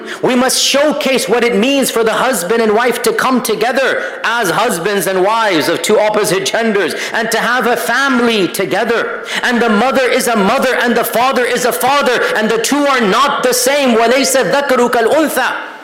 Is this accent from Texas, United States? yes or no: yes; Texas, United States; I mean, I'm from Texas.